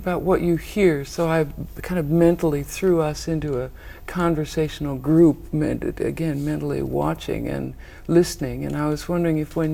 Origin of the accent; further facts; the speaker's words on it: California, United States; I grew up in California with a Scottish American background